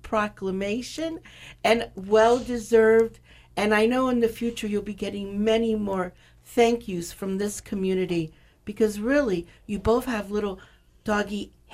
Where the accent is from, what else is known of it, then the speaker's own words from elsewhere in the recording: Port Charlotte, Florida, United States; You know, I told you I grew up on Harborview Road. When I was a little kid, I used to ride my horse down to the Animal Welfare League.